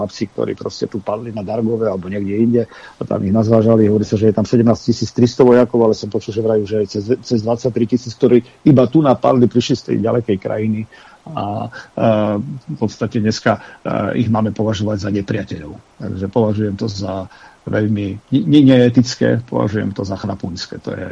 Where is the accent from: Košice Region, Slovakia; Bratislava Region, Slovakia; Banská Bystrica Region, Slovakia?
Košice Region, Slovakia; ja som vyrastal pri Šírave, tie 80. roky, to už bola Amerika prakticky.